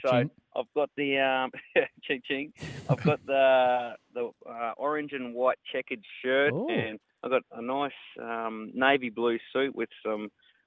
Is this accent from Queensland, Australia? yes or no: yes; Queensland, Australia; I'm from North Queensland, and I've just actually come back from up there